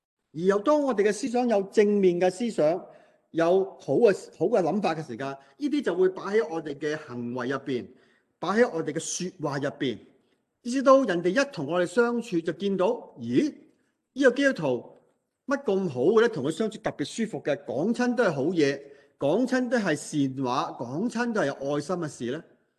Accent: China; 我哋中国人唔知点解好多时就正正咧，样样嘢都系批评负面多

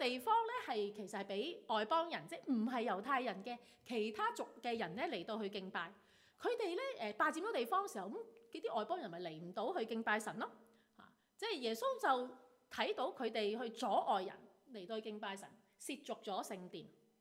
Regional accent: China; 即係好似我哋中國人咁樣分得好清楚嘅。

